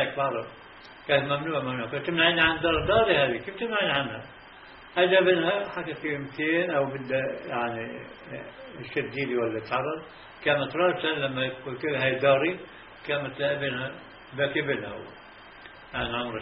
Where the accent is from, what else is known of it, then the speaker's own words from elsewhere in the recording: Morocco; أنا عربية من المغرب برضو من المغرب